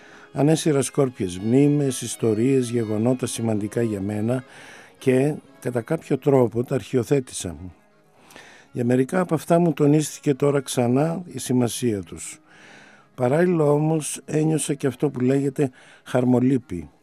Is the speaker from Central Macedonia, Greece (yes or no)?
yes; Thessaloniki, Central Macedonia, Greece; Γεννήθηκα στη Θεσσαλονίκη, μεγάλωσα στην οδό Ίωνος Δραγούμη πάνω από την Εγνατία και αργότερα στην πλατεία δικαστηρίων.